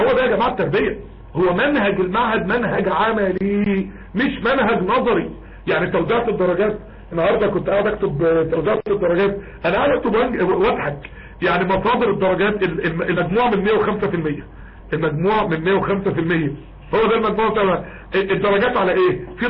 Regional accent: Egypt; احنا عندنا في مصر

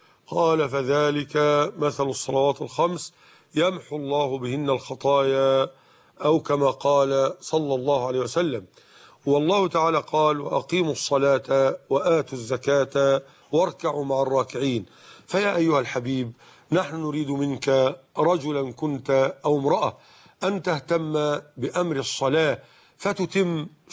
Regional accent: Mit Hadid, Dakahlia, Egypt; في السبت اللي قبل الماضي في قريتنا ميت حديد دقهلية

